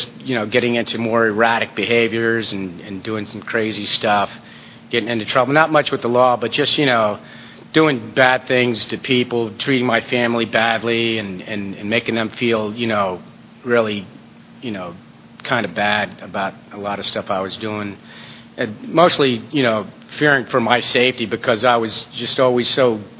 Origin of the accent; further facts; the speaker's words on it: Chapel Hill, North Carolina, United States; born there; I was born in Chapel Hill, North Carolina